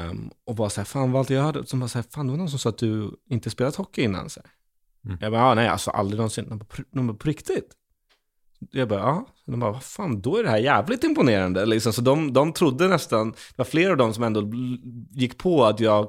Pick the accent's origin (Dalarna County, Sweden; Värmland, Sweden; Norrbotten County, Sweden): Norrbotten County, Sweden; Kiruna; hon kommer från Gävle och jag kommer från Kiruna. Vi har två väldigt olika dialekter.